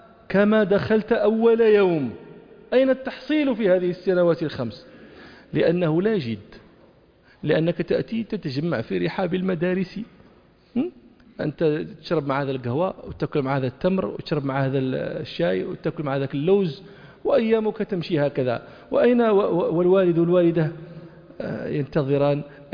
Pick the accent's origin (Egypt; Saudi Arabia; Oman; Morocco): Morocco; كانوا يقولون عندنا في المغرب